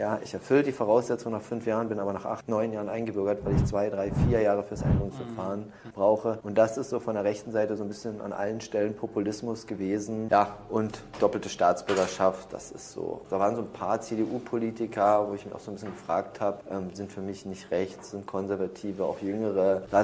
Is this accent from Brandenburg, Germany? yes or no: yes; Cottbus, Brandenburg, Germany; Wir kommen aus Cottbus, das ist eine sehr, sehr schöne Stadt, aber da gibt es das ein oder andere Problem.